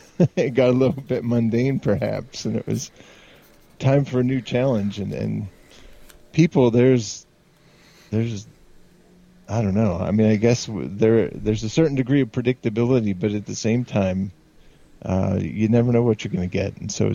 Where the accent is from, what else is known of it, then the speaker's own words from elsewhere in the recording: West Virginia, United States; Where I grew up in a small mountain town in West Virginia, up in the hills. Small coal mining and logging community with a lot of tourism activities.